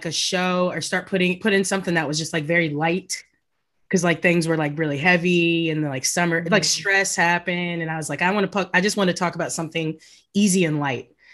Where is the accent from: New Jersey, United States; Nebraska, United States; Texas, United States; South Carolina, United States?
Texas, United States; And so knowing that it's a mix of Dallas suburbs makes perfect sense.